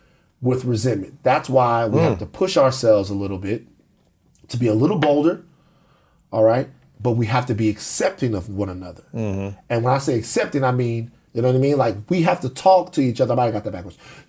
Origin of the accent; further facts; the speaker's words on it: the South, United States; I'm from the South.